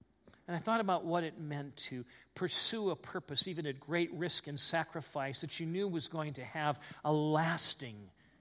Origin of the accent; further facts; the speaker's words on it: United States; And I thought about that as an American today, and I thought about that as a Christian.